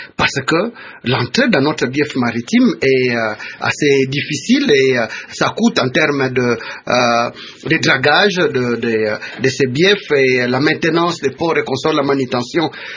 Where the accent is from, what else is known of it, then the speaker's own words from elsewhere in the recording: DR Congo; en tant que Congolais